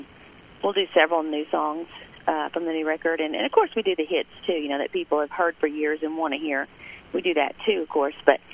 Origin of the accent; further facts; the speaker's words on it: Texas, United States; Well, I'm from East Texas. I recorded this record in East Texas.